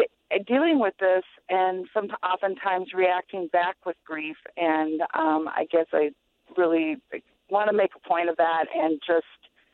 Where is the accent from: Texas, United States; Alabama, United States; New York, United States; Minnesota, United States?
Minnesota, United States; Minneapolis; I'm from North Minneapolis.